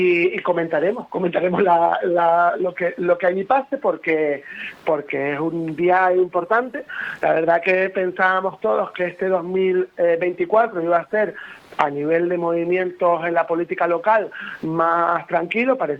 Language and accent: Spanish; Puerto de la Cruz, Canary Islands, Spain; born there; now in Santa Cruz de Tenerife, Spain; me conozco a mi gente del Puerto de la Cruz. Yo no sé si te he dicho alguna vez que yo soy nacido en el Puerto de la Cruz.